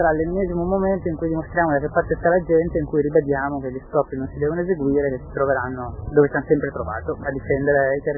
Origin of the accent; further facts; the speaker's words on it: Arquata Scrivia, Piedmont, Italy; essendo che sono proprio di Arquata Scrivia, che è questo piccolo paese di 6.000 abitanti